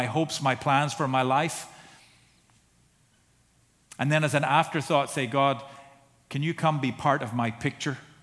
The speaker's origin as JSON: {"language": "English", "country": "Ireland", "said": "Well, I'm Irish. What do you expect?"}